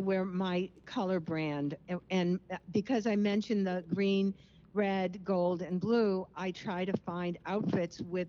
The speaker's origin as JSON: {"language": "English", "town": "Cleveland", "region": "Ohio", "country": "United States", "tie": "born or raised there", "said": "I grew up in Cleveland, Ohio. So, of course, we watched the Cleveland Browns. But having moved here to New England, I am definitely a Patriots fan."}